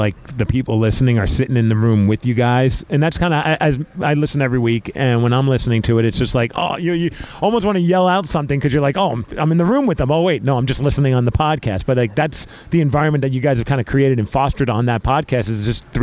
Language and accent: English; Brooklyn, New York, United States; I'm a New York guy. I grew up in New York, so in Brooklyn, right by Kings Plaza Shopping Mall.